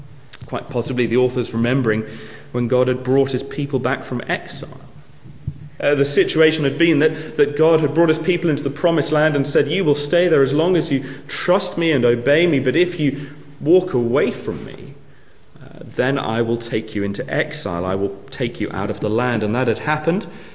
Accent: United Kingdom; It is a happiness that is completely alien for me because I am British.

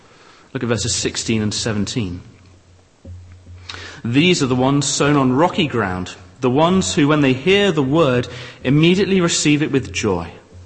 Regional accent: England, United Kingdom; I'm allowed to say this because I'm an English person.

